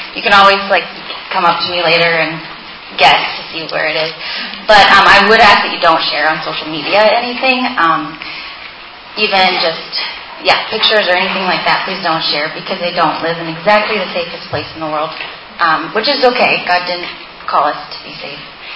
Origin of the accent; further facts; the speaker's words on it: Turkey; moved away; also born or lived in Germany / Ohio, United States; So I grew up in Turkey, went to school in Germany, did undergrad in Ohio